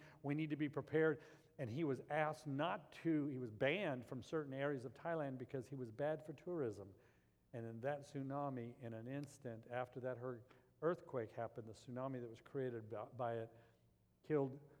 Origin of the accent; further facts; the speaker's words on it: Albuquerque, New Mexico, United States; when I grew up in Albuquerque, there was fire warnings.